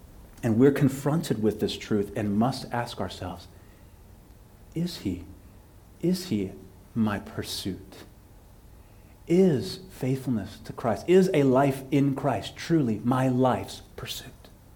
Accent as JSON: {"language": "English", "region": "Texas", "country": "United States", "tie": "born or raised there", "said": "if you grew up anywhere where I grew up in West Texas, you will hit a hole, and you will fall on a sticker patch."}